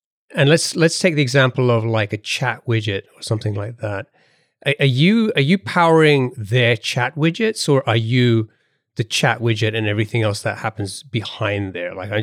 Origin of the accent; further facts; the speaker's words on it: United Kingdom; accent: British; my British accent is still... can't shake it off completely.